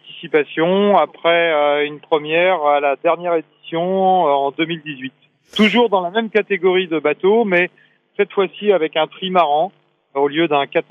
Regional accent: Saint-Malo, Brittany, France; Je suis né à Saint-Malo, donc j'ai été bercé par les routes du Rhum.

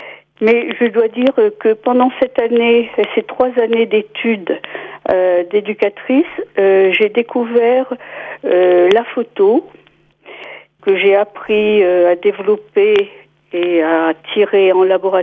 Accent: Saint-Brieuc, Brittany, France; born there; je suis née à Saint-Brieuc, on va dire au milieu du XXe siècle, à peu près.

